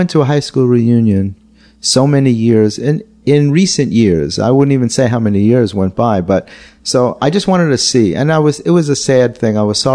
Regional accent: New York City, New York, United States; I grew up in the Bronx. It was very, very middle class.

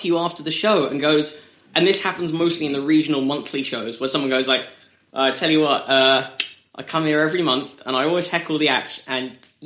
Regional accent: United Kingdom; when I gig in America, when I walk on stage as a Brit, they make assumptions about me.

